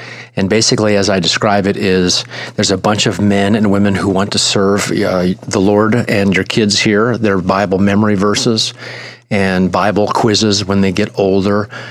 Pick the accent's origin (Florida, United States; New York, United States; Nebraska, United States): Nebraska, United States; Omaha; I remember, Steve, to this day, growing up in Omaha, Nebraska, I must have been 10 or 12 years old